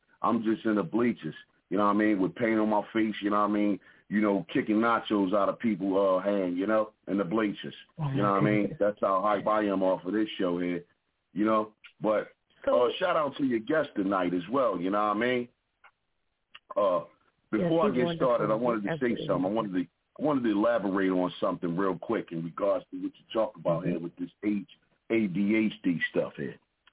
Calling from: Philadelphia, Pennsylvania, United States

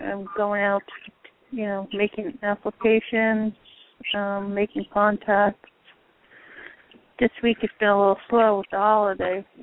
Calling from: Florida, United States; from Florida.

